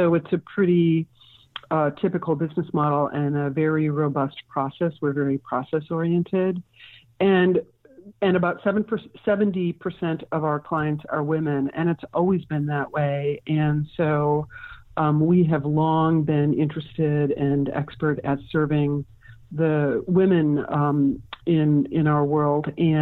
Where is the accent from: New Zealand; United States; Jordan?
United States; Milwaukee, Wisconsin; now in San Francisco, United States; currently live in San Francisco, where I've lived since graduating college. I'm a native of Wisconsin. I grew up in Milwaukee, but I moved here pretty quickly after graduating.